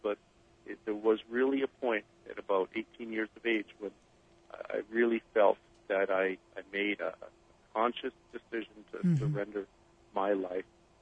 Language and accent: English; Western Canada, Canada; funny enough, I grew up in Western Canada